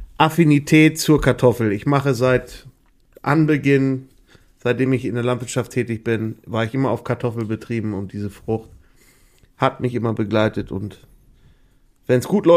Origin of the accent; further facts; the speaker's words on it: Ebstorf, Lower Saxony, Germany; Also ich bin ja gebürtiger Heidjer, wie man so schön sagt. Ich komme aus der Lüneburger Heide und zwar direkt aus Ebstorf.